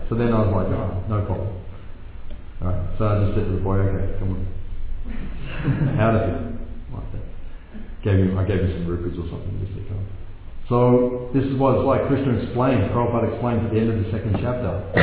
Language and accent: English; Melbourne, Victoria, Australia; So, just like I grew up in Melbourne, shopping in the streets of Melbourne, go down Bourke Street Mall, shopping, no problem.